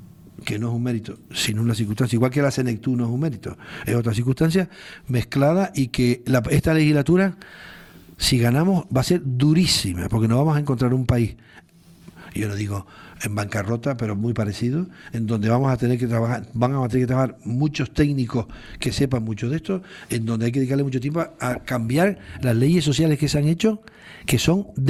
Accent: Galicia, Spain; Bueno, como buen gallego.

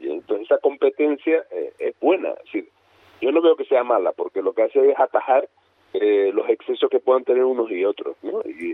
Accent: Canary Islands, Spain; y es a las que nosotros como canarios nos adscribimos.

